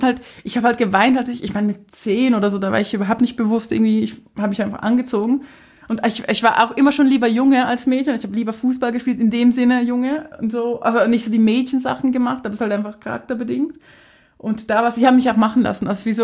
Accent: Switzerland; accent: Swiss; first language Swiss German; merkt man, dass ich halt einen Schweizer Akzent habe. Also ich habe einen anderen Akzent, halt weil ich so Schweizerdeutsch eigentlich als Muttersprache auch sehe.

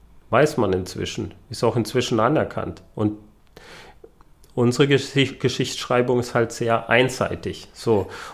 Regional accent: Baden-Württemberg, Germany; Ich bin im Schwarzwald aufgewachsen und war das so ziemlich der Einzige, der ein bisschen anders aussah.

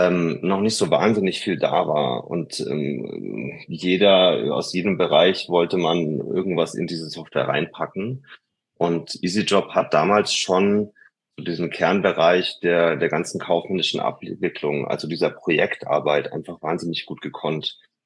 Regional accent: Munich, Bavaria, Germany; ich komme aus München.

